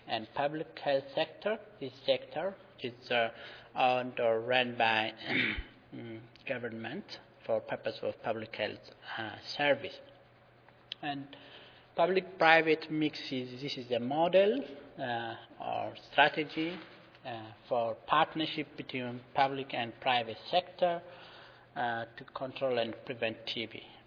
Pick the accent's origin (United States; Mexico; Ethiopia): Ethiopia; I'm from Ethiopia